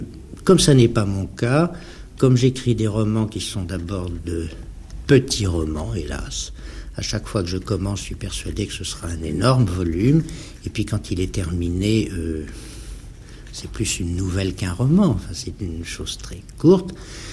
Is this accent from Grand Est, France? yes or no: no; Brittany, France; Je suis breton, oui.